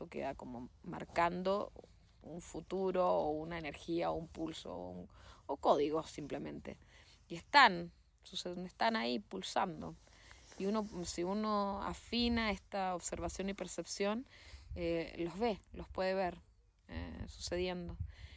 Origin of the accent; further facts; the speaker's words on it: Chile; born there; no nos olvidemos que yo nací en Chile